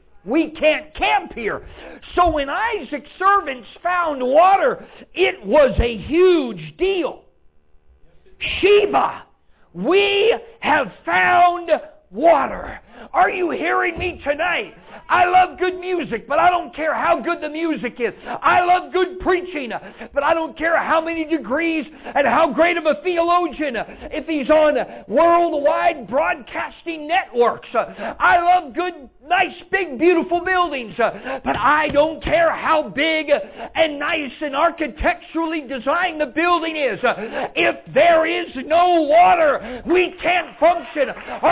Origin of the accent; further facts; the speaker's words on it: California, United States; And in California, my home state, they found a way to build aqueducts to feed water into the large metroplexes, specifically Los Angeles.